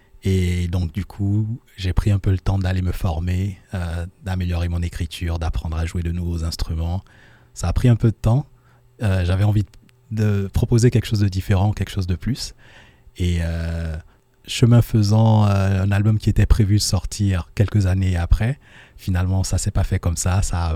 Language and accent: French; Benin; je suis d'origine, voilà, je suis originaire du Bénin